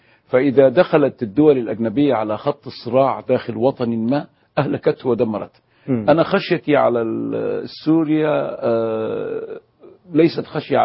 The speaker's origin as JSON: {"language": "Arabic", "town": "Alexandria", "region": "Alexandria Governorate", "country": "Egypt", "tie": "born there", "said": "وولد أبي وإخوانه وأخواته كلهم في الإسكندرية، وكذلك ولدنا نحن في الإسكندرية. فالأصل السوري جاء من ناحية جدي لأبي، أما أمي فهي فلاحة من المحمودية بحيرة"}